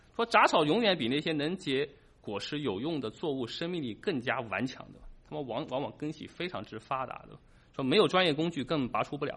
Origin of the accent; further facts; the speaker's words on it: Shanghai, China; 我在上海长大，上海人就有这种模式的。我从小到大被浸润长大的，